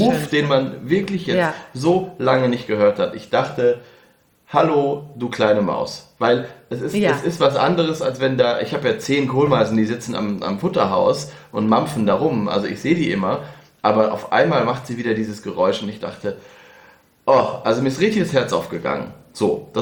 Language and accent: German; Northwest Germany, Germany; Früher, weil ich komme ja aus dem Nordwesten.